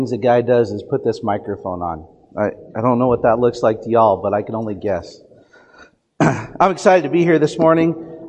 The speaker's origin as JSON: {"language": "English", "region": "Montana", "country": "United States", "tie": "born or raised there", "said": "So growing up in Montana, there's a lot of pride in the state of Montana."}